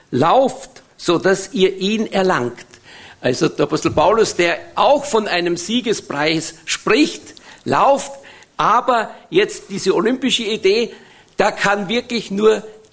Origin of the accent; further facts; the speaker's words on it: Austria; dann hätten wir als Österreicher auch eine Chance gehabt, etwas zu gewinnen